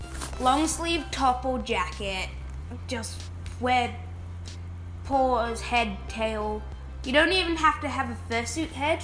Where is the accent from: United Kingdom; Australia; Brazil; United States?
Australia; Because you're an Aussie, I'm an Aussie.